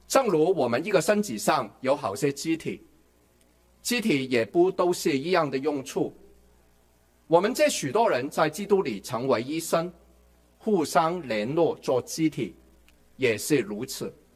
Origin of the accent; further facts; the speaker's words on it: Guangdong, China; 我是广东人，有粤剧这种比较特殊的戏曲